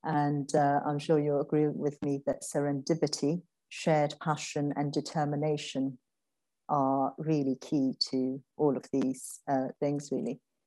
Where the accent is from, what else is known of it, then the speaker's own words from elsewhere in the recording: Ayeyarwady Region, Myanmar; English is a second language; I was born in Burma and I grew up in a small village called Jangin in the Irrawaddy Delta region. So, it's a sort of a rural area, a lot of farms, green fields